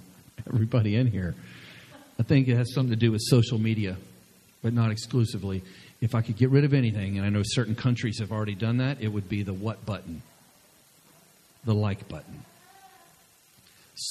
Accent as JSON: {"language": "English", "region": "the South", "country": "United States", "said": "Now, I am from the South, and there's a church literally on every block."}